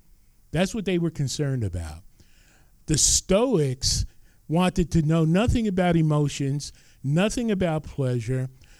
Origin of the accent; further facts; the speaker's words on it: New Jersey, United States; I grew up in Bergen County.